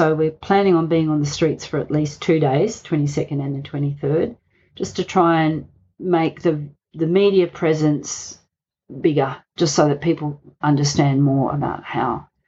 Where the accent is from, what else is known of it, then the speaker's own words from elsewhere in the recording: Gosnells, Western Australia, Australia; And I was lucky I grew up in Gosnells. I grew up on the Ellis Brook, this beautiful little brook that runs with full of live things